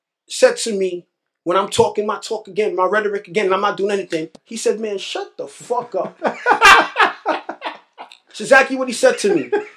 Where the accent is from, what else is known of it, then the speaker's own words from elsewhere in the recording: New York, United States; because I'm from New York. I'm the man.